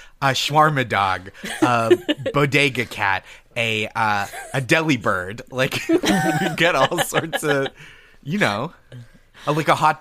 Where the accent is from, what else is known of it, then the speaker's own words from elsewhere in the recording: Massachusetts, United States; I'm from Massachusetts, and that we went when I was a kid on a field trip to the Isabella Stewart Gardner Museum.